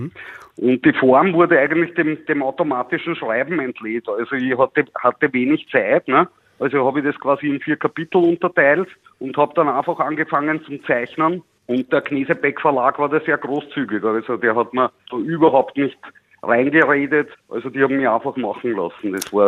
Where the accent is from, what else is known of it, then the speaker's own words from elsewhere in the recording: Austria; als Österreicher kommt man quasi an … nicht vorbei.